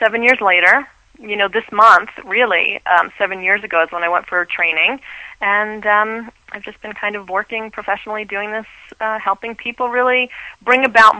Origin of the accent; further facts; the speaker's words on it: New Jersey, United States; I'm born and raised in New Jersey, and I went to school there, and I got a BA in communications, and I then kind of moved on to New York City